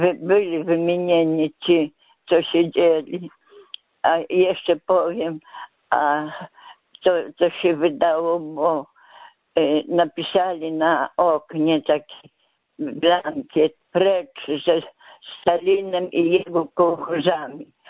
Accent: Hrubieszów, Lublin Voivodeship, Poland; Ja pochodzę z Lubelszczyzny, właściwie z Hrubieszowa.

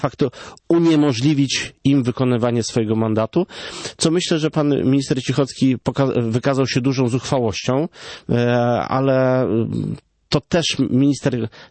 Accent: Warmian-Masurian Voivodeship, Poland; Ja pochodzę z ziemi elbląskiej

